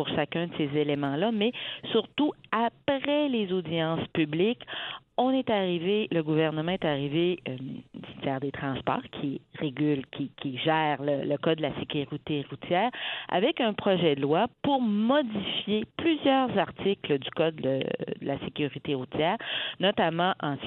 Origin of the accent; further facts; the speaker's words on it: Quebec City, Quebec, Canada; je voulais juste simplement vous remercier parce que je suis de Québec. Donc, ça me fait plaisir de que ma voix soit portée jusqu'en Outaouais.